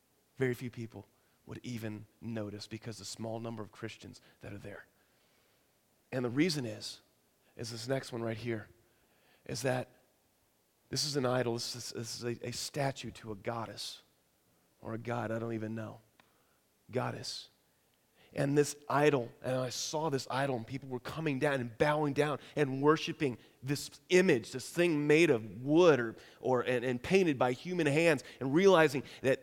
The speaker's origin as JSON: {"language": "English", "region": "Kentucky", "country": "United States", "said": "they had gotten me KFC because they knew that I was from Kentucky."}